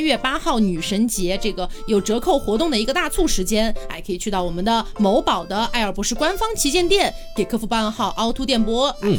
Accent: Chongqing, China; 然后呢他妈妈知道我是重庆人

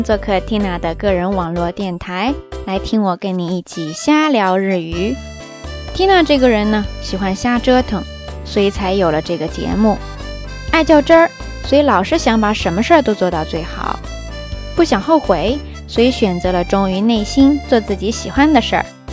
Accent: China; Japanese is a second language; 今日こそ、私たち中国人にとって新しい一年のスタートとなりますが

